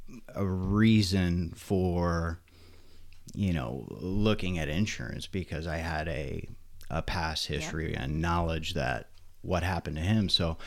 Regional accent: Spring Hill, Florida, United States; So I am from Spring Hill, Florida.

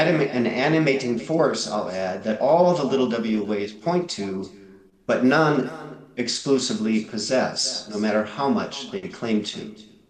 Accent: Minneapolis–Saint Paul, Minnesota, United States; for me growing up in Minnesota's Twin Cities, it was a liberal Lutheran way.

